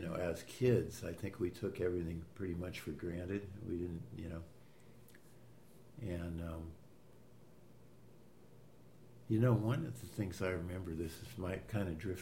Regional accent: Mill Valley, California, United States; And I guess it made me realize how naive, I guess, we really were growing up in Mill Valley.

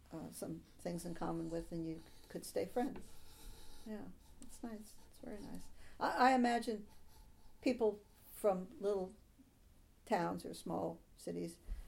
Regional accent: New Jersey, United States; now in Mill Valley, United States; I could say I'm from New Jersey.

